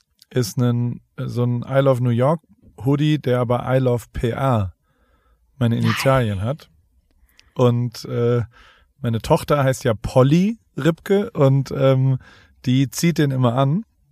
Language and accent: German; Heidelberg, Baden-Württemberg, Germany; Ich bin gerade in Deutschland, in Heidelberg, auch in meiner Heimat quasi.